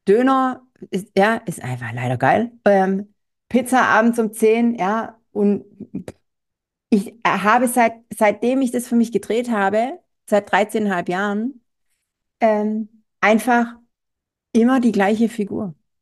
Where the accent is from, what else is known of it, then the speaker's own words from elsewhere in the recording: Baden-Württemberg, Germany; ich bin Schwäbin, ja, und ich stehe dazu. Also es kann durchaus passieren, dass der ein oder andere schwäbische Satz hier mal fällt